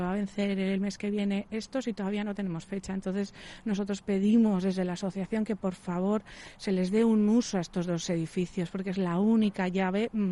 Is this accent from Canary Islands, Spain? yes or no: yes; Guía, Canary Islands, Spain; now in San Sebastián, Spain; yo soy de Guía y vine aquí hace 4 años